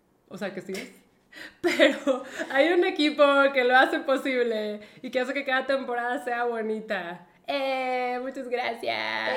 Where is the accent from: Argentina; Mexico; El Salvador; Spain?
Mexico; Puse las banderitas de México, porque México, soy de México.